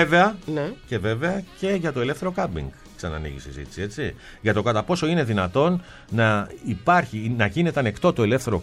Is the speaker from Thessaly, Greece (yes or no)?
no; Peloponnese, Greece; Δηλαδή εκεί στην πατρίδα μου τη Μεσσηνία, καμιά φορά που επισκέπτομαι.